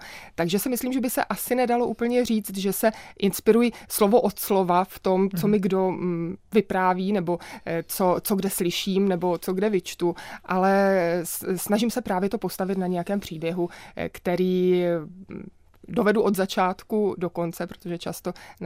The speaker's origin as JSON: {"language": "Czech", "town": "Uhlířské Janovice", "region": "Central Bohemian Region", "country": "Czechia", "said": "našeho rodáka z Uhlířských Janovic, odkud pocházím"}